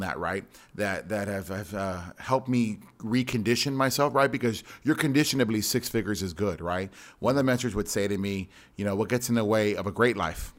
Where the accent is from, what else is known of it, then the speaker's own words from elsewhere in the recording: McAllen, Texas, United States; I'm from South Texas, down in McAllen, a little border town down there.